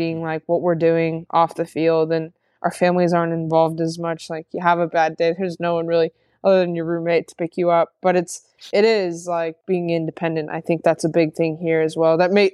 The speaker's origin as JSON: {"language": "English", "region": "California", "country": "United States", "tie": "born or raised there", "lives_now": "Australia", "said": "But also just how earthy, I grew up in California, so like how earthy Australia is."}